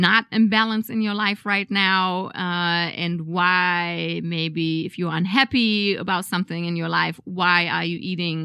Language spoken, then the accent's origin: English; Berlin, Germany; English is a second language; I'm originally from Berlin, Germany.